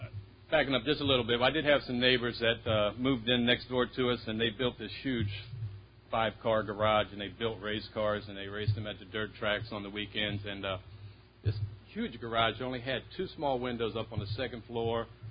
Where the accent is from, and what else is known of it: Columbus, Ohio, United States; born or raised there